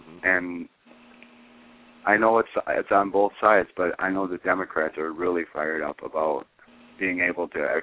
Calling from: Chippewa Falls, Wisconsin, United States; from Chippewa Falls, Wisconsin.

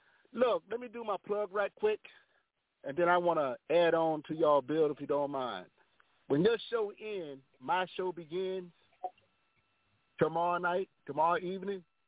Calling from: Nashville, Tennessee, United States; How y'all doing tonight? I'm calling from Nashville.

